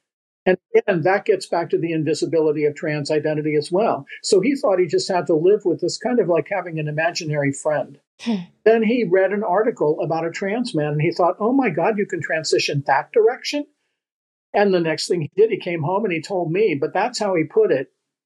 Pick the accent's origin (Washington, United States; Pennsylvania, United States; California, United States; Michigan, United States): California, United States; San Francisco; Well, I was born in 1955. I grew up in San Francisco also.